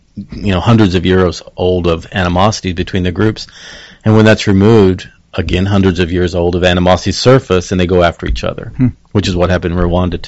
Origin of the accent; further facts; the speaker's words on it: Dumas, Texas, United States; Well, I'm originally from the Texas Panhandle in a small town north of Amarillo in Dumas.